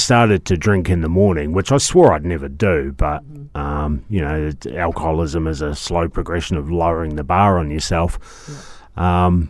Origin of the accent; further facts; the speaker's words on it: Christchurch, Canterbury, New Zealand; also born or lived in Dunedin / Melbourne; And I grew up in Christchurch. I was originally born in Dunedin, but we moved up when I was young. And... I lived in Melbourne for about 12 years and got back just before Christmas